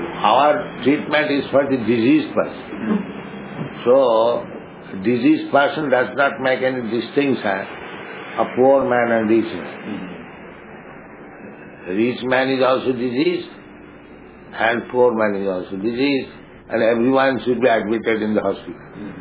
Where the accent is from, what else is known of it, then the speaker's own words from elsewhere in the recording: India; English is a second language; moved away as an adult; now in United States; I came from India alone. Now I have got so many followers.